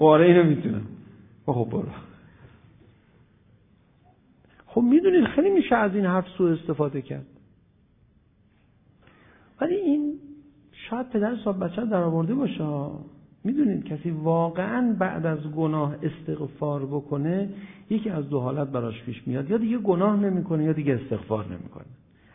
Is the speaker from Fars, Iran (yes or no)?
no; Tehran, Tehran Province, Iran; گفتم آقا بس که ما تهرانی هستیم، ما هنوزم جوونیم، درست حرف بزن.